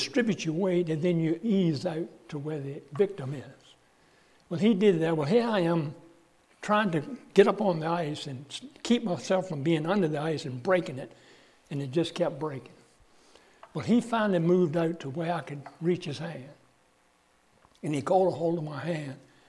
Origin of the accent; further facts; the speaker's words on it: Petersburg, Virginia, United States; See, I was born and raised in Petersburg, and two blocks away was the Appomattox River.